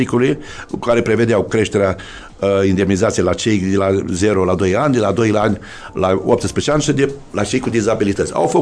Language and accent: Romanian; Suceava County, Romania; eu sunt sucevean, domnule, în primul rând.